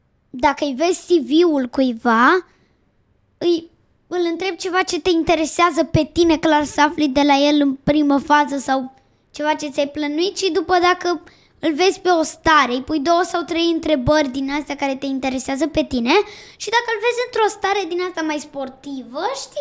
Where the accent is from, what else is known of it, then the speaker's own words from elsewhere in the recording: Botoșani, Botoșani County, Romania; Amândoi ne tragem din Botoșani, avem